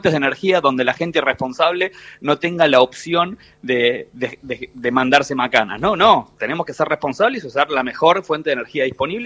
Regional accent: Argentina; A nosotros, como argentinos, va a cambiar en las familias

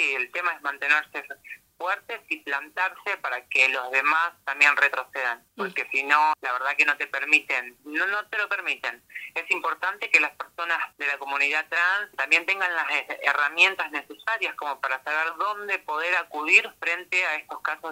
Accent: Ituzaingó, Buenos Aires Province, Argentina; Yo soy de Ituzaingó, pero el trabajo es acá.

